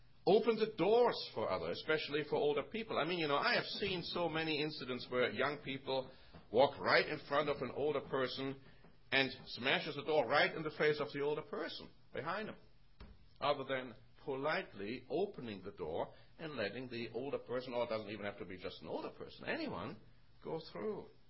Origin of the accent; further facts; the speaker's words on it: Germany; now in United States; But when I grew up in Germany, we had, of course, public transportation a lot more.